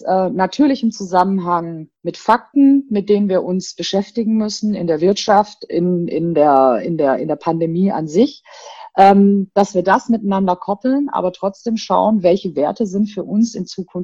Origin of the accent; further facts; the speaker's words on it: India; Ich bin ja selber ursprünglich aus Indien.